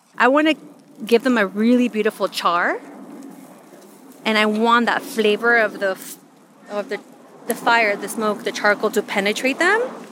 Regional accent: Oaxaca, Mexico; now in United States; I am both American and I am both from Oaxaca.

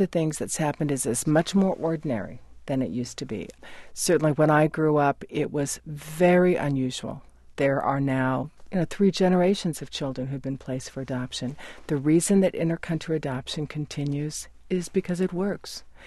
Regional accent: Brownsville, Oregon, United States; And I grew up in Brownsville, Oregon, and you just are not going to find a more rural place than that. So I was the only, I wasn't the only Korean child.

